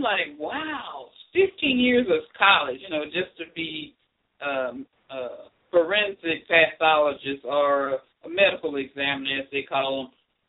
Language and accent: English; St. Petersburg, Florida, United States; I grew up in St. Petersburg, Florida, and a lot of Mango Cove is based on that city.